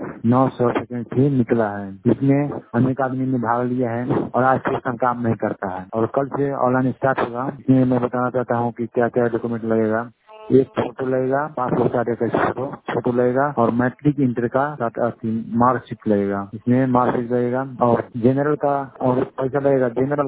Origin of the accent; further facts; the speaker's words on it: Supaul, Bihar, India; मैं कटोरी सुपौल से हूँ, कटोरी प्रखंड से।